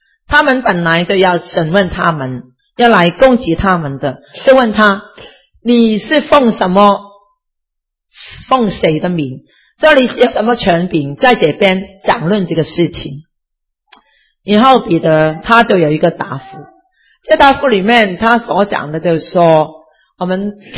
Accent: China; 跟我们中国人很像的

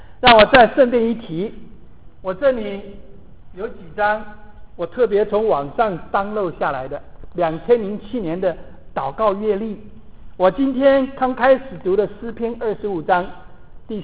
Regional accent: China; now in United States; 美国人特别喜欢帮助人，我们中国人比较保守。

